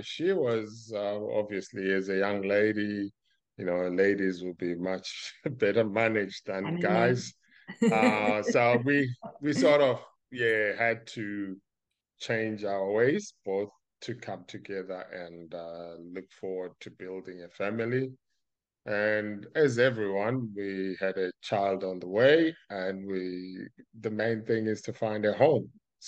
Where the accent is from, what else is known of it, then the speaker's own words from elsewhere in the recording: Zimbabwe; I'm from Zimbabwe in southern Africa, right next to a country bordered by South Africa, Mozambique, Malawi, Zambia, and Botswana